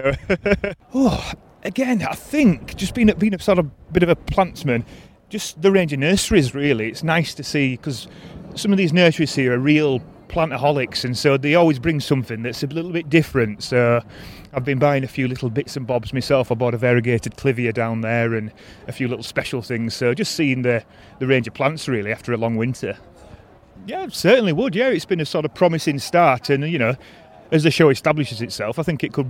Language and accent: English; Yorkshire and the Humber, United Kingdom; from Hoyland Plant Centre. We're from Yorkshire, near the Pennines.